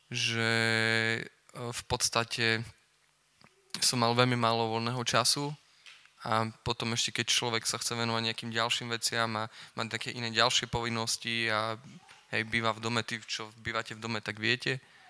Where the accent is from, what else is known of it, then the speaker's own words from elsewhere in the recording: Michalovce, Košice Region, Slovakia; som z Michaloviec, už len tak, že by the way.